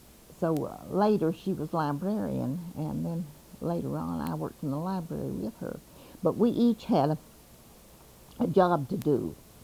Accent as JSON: {"language": "English", "town": "Tar Creek", "region": "Kentucky", "country": "United States", "tie": "born or raised there", "said": "Well, I was born in Knott County, mm-hmm. Tar Creek, in 1912, August the 12th, 1912, mm-hmm. long time ago. And so I stayed there and went to school for a little bit."}